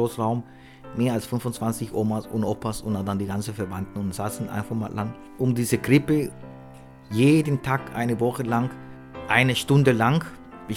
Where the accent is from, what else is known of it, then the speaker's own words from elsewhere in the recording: Costa Rica; German is a second language; transportiert auch dann an meine Kindheit, als ich da so vielleicht 10 oder 12 Jahre alt war. Also bei uns in Costa Rica.